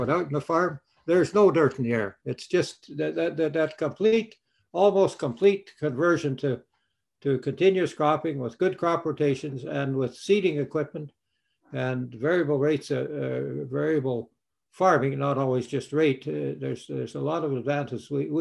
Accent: Milden, Saskatchewan, Canada; I was born and raised at Milden near Rosetown. So that's kind of the heart of the West Central country. And that's a country where you have nice clay soil that's worth a lot of money right now.

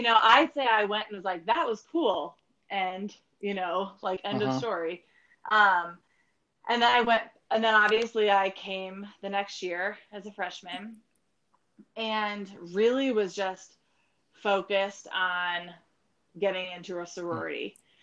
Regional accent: Birmingham, Alabama, United States; also born or lived in Georgia / Washington, D.C. / Chicago; I was born in Georgia and then was in Washington, D.C. for a while, and then suburbs of Chicago, and then came to IU after being in Birmingham for about 8 years, I think.

